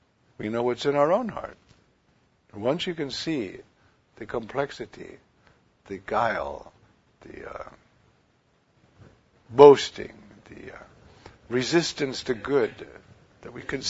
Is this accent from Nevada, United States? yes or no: no; New York, United States; Well, that's not bad. I'm a New Yorker.